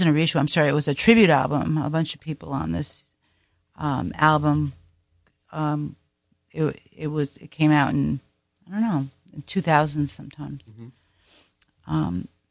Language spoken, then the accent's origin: English; Syracuse, New York, United States; I grew up in Syracuse, New York